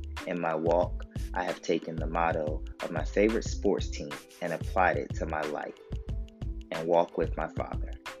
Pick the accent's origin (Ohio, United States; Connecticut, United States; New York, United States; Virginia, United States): Virginia, United States; Chesapeake; also born or lived in Richmond; now in Baltimore, United States; I am originally from Virginia Beach, Virginia, or born in Virginia Beach, Virginia. Grew up in Chesapeake, Virginia, the later portion of my childhood, and relocated to Richmond, and now have moved to Baltimore, Maryland.